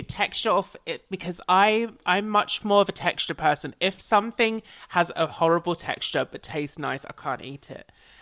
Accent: East of England, United Kingdom; I'm an Essex girl. You would never guess, though.

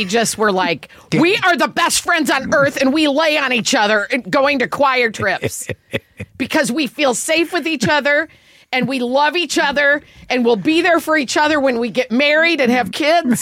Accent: Illinois, United States; Is Catholic growing up in Illinois, like, we didn't really learn that much about

